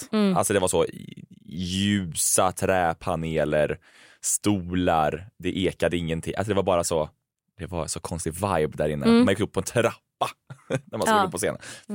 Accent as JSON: {"language": "Swedish", "town": "Karlstad", "region": "Värmland", "country": "Sweden", "tie": "born or raised there", "said": "Jag var i min hemstad."}